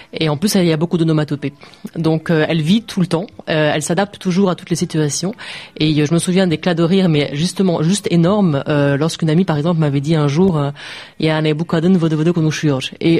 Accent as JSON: {"language": "French", "country": "France", "said": "Et ça, nous, en tant que Français, ça nous remet toujours en cause."}